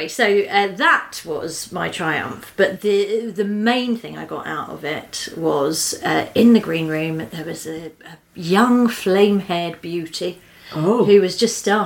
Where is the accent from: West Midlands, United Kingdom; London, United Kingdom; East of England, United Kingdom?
London, United Kingdom; Croydon; Glamorous South London. And yes, growing up, it was a world of concrete and greyness.